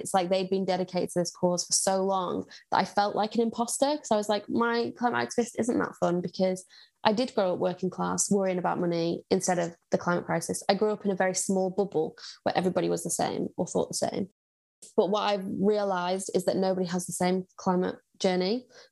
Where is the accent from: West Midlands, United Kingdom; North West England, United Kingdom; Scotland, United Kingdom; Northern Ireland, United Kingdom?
North West England, United Kingdom; Blackpool; So I grew up in Blackpool, which is an incredibly poor seaside town, if you don't know. So I was raised in a very working class family